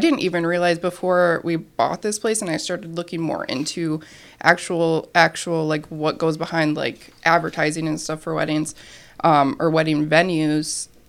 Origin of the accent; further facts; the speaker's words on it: Okoboji, Iowa, United States; From like Okoboji, Iowa area.